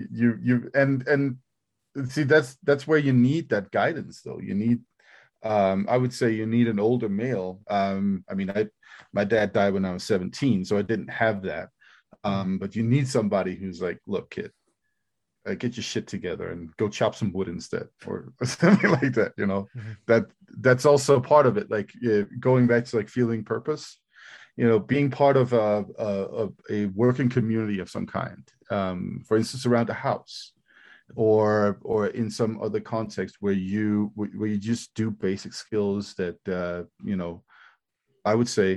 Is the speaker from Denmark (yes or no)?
yes; Denmark; English is a second language; In my home country in Denmark